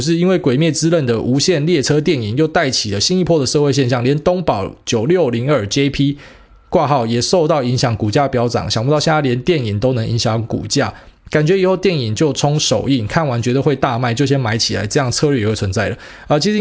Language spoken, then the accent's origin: Chinese; Miaoli County, Taiwan; 反正我的家乡苗栗一定是他妈排最后一个啦